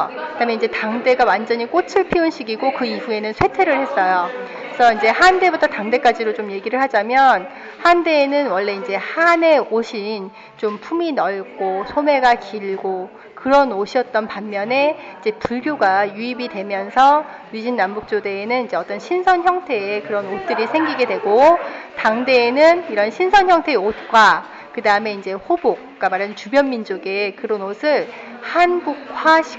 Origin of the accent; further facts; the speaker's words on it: South Korea; 한국 사람으로서 이 중국의 문화를 이해한다는 것 자체가 굉장히 힘들었어요.